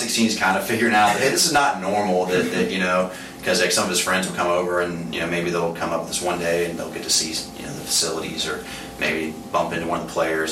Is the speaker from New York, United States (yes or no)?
no; Florida, United States; now in Baton Rouge, United States; And then, here in Baton Rouge, I'm not from Louisiana. Like I said, I played ball over at Florida State. I grew up in Florida. But we've been here a while.